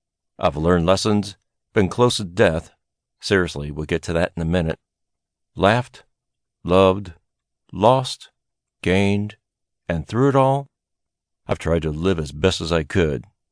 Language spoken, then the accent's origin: English; Yakima, Washington, United States; I was born in 1970 in Yakima, Washington, a town a couple of hours southeast of Seattle.